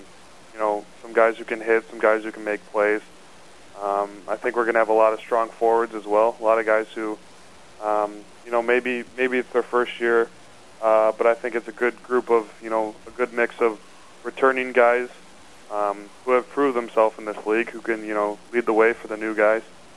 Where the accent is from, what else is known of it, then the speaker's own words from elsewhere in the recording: Homer Glen, Illinois, United States; I grew up in Homer Glen, Illinois, which is, you know, a suburb of Chicago, so it's not like I'm right in the city